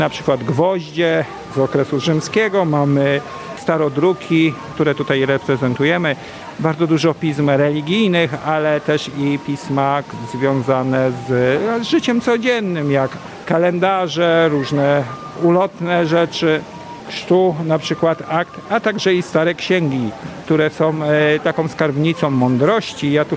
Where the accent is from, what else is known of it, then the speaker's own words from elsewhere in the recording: Uniejów, Łódź Voivodeship, Poland; Ja jestem z Uniejowa, województwo łódzkie, tam gdzie słynne termy biją